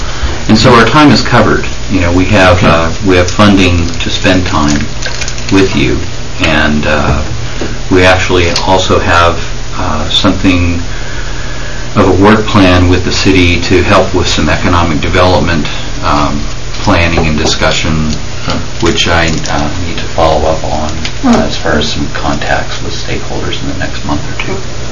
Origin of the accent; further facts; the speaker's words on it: Eugene, Oregon, United States; also born or lived in Pendleton; I grew up in Eugene, Oregonian, lived in Pendleton for a number of years